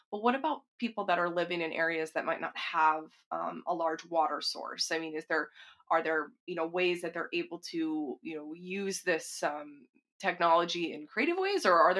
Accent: Texas, United States; Well, I'm not sixth generation, but I'm from Texas.

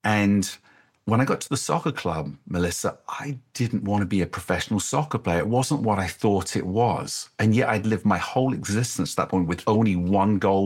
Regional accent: England, United Kingdom; I grew up in England.

